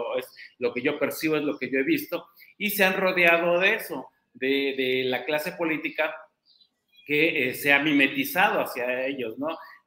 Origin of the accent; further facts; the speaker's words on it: Oaxaca, Mexico; como oaxaqueño añoro que ojalá nos vaya bien